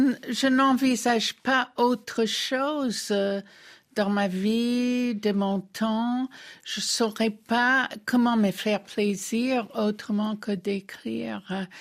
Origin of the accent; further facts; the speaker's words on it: France; also born or lived in United States; Mais je suis française, je n'écris pas seulement en français, je suis française.